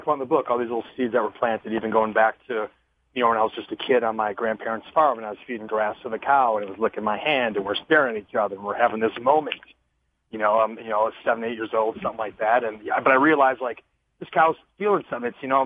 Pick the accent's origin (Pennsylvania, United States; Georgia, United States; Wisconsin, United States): Wisconsin, United States; just talks about my journey growing up in Wisconsin, the Midwest, dairy and brats and burgers